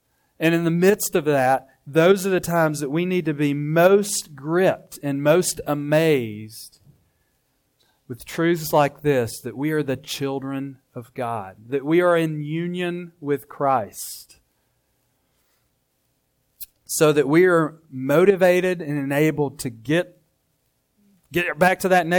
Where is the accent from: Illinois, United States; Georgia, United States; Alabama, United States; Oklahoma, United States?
Alabama, United States; We're from Alabama, but when we go back, we'll go to Mount Vernon.